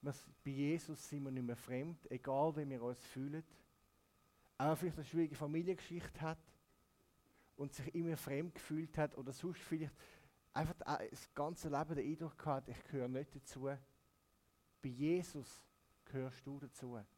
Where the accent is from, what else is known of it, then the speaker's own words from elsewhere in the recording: Switzerland; accent: Swiss German; Am Ende des Tages stehen die mir alle weitaus näher als Schweizer, die Schweizerdeutsch reden, wie ich. Also kein Basler, oder?